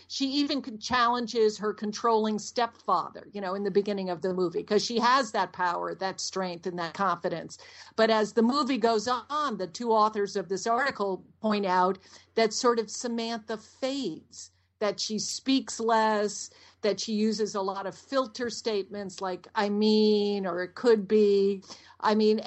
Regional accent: London, United Kingdom; born there; And as you know, Nathan, I was born in London.

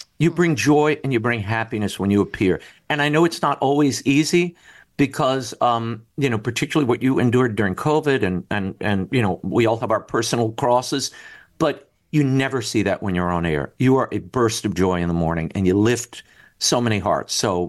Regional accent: New Orleans, Louisiana, United States; I grew up in New Orleans. I still live in New Orleans. And I went to a high school of performing arts here.

